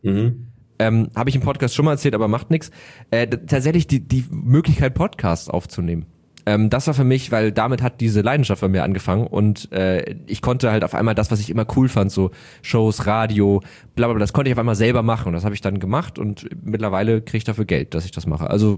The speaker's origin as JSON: {"language": "German", "region": "Hamburg", "country": "Germany", "said": "ich komme aus Hamburg"}